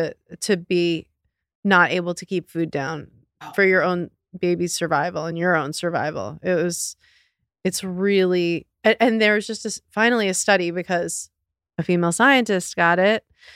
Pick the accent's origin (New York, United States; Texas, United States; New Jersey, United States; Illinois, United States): New York, United States; Long Island; Well, I grew up on Long Island.